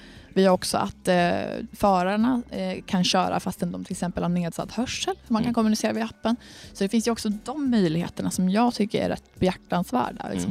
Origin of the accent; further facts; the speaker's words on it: Örnsköldsvik, Västernorrland County, Sweden; så kan man ju kanske på sikt se att vi lanserar typ i min hemstad Örnsköldsvik eller andra städer.